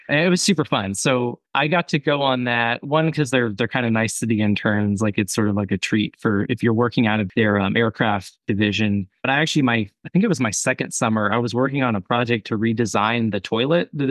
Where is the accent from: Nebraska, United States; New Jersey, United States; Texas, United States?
Texas, United States; Houston; I grew up in Houston, so like Johnson Space Center.